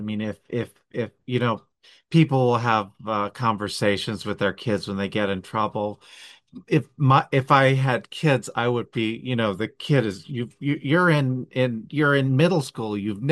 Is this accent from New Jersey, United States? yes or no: yes; New Jersey, United States; I grew up in South Jersey, and I was literally hunted by people.